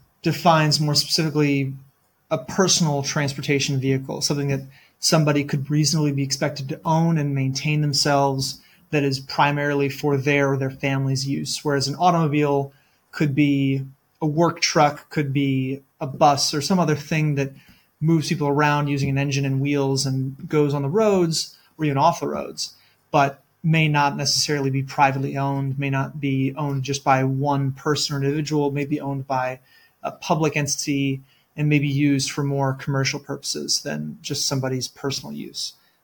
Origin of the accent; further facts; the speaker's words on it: Illinois, United States; also born or lived in California / Colorado; I'm from Illinois originally, but I've been all over in California and Colorado since then.